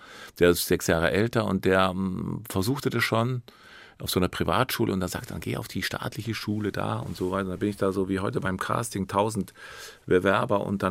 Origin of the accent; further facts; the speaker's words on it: Bavaria, Germany; da in Oberstdorf, Sonthofen, da im Oberallgäu, wo ich aufgewachsen bin